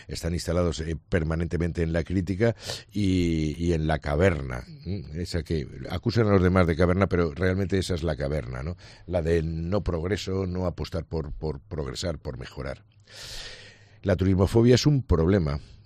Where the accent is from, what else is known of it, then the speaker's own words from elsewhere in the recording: Alicante, Valencian Community, Spain; como alicantinos de Alicante